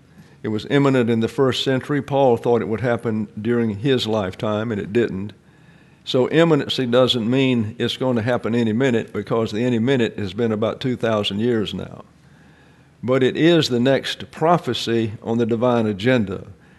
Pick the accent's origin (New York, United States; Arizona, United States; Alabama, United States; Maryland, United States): Alabama, United States; also born or lived in Texas; And of course, I'm from Lower Alabama and then went to Lower Texas. And I spent time there for well over 40 years